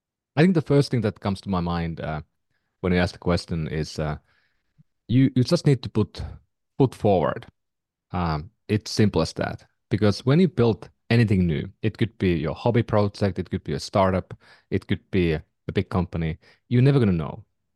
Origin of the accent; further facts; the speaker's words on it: Finland; now in United States; Yeah, I mean, as a context, I'm from Finland. I've been in the Bay Area for 16 years, and I was new to the U.S. Healthcare system